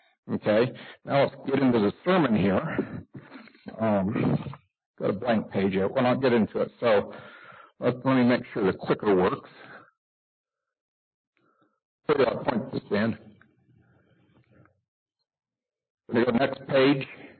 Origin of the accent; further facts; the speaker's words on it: St. Petersburg, Florida, United States; I grew up in Florida. I was around water a lot. We played in water. We lived in it. As in St. Pete, Florida